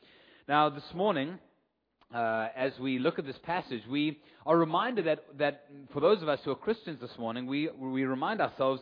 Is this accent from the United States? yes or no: no; South Africa; accent: South African; I trust that you can understand my South African accent